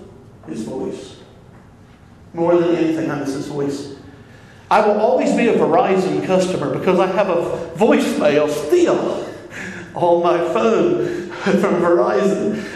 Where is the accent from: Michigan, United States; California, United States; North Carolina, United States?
North Carolina, United States; But I grew up on the Outer Banks, with fishermen.